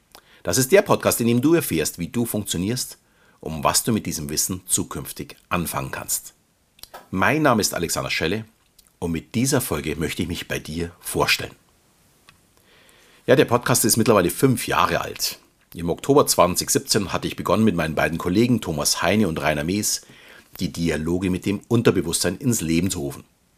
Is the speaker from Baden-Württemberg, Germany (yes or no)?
no; Munich, Bavaria, Germany; Wie man vielleicht schon hört, komme ich aus dem Süden Deutschlands und fühle mich, auch wenn ich mittlerweile mit meiner Familie etwas außerhalb wohne, noch immer als echter Münchner. Schließlich bin ich geboren und aufgewachsen in der bayerischen Landeshauptstadt.